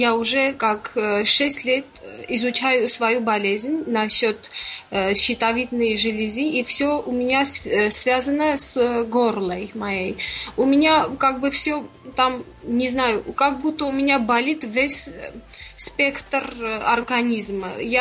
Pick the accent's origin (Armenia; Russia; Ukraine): Armenia; я из Армении.